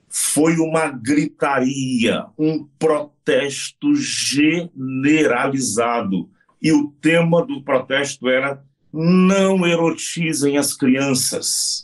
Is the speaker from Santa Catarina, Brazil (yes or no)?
no; Resende, Rio de Janeiro, Brazil; now in São Paulo, Brazil; vim do Rio de Janeiro, na verdade, Resende, estado do Rio, e hoje me sinto muito, muito paulistano